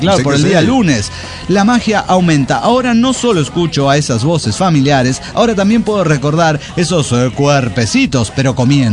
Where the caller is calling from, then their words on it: Cochabamba, Bolivia; de Cochabamba, Bolivia.